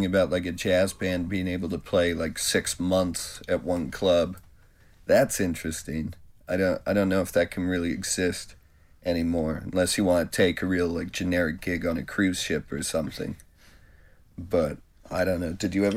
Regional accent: Wyoming, United States; when I was growing up in Wyoming in isolation, and I couldn't hear music. We had one radio station, which played country

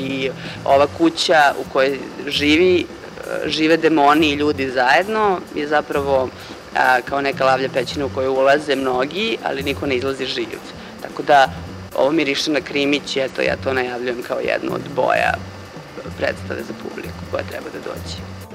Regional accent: Novi Sad, Vojvodina, Serbia; ja jesam Vojvođanka, ja sam Novosađanka

